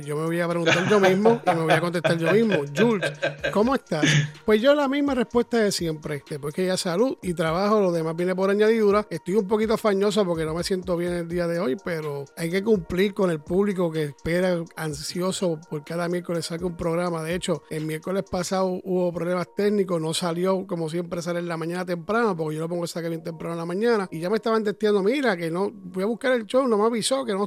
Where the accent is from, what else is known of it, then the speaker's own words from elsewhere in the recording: Mexico; Gente de México, mira, yo soy de México